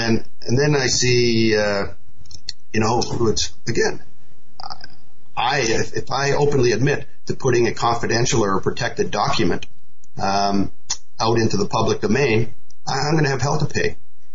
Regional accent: Canada; So I'm a Canadian, I live in Asia, I'm purely looking outside

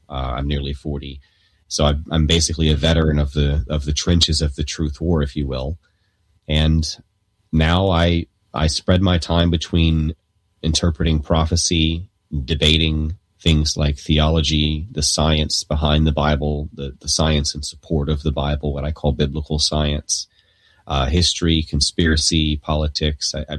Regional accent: North Carolina, United States; now in Florida, United States; Yeah, I'm in Florida now. I'm from North Carolina.

